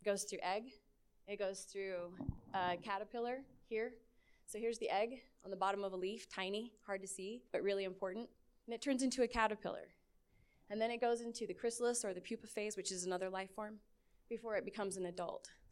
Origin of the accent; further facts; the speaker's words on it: Utah, United States; So when I was growing up in Cache Valley, the monarch butterfly was a part of my life growing up.